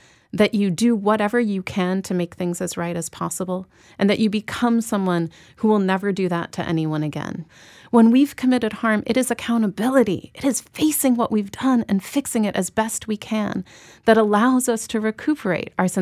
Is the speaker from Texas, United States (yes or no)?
no; Chicago, Illinois, United States; I grew up in Chicago